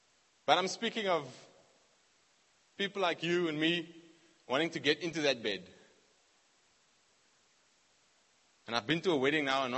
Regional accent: South Africa; I come from the Platteland, rural areas. I was raised in the R

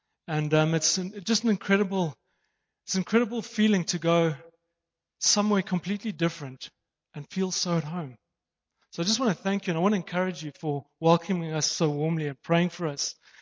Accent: Harare, Zimbabwe; I don't speak any Afrikaans at all. Not one word. I was born in Zimbabwe, Harare. Went to school there, then went to UCT, which is an English university. I then went and worked in London, been over to the States.

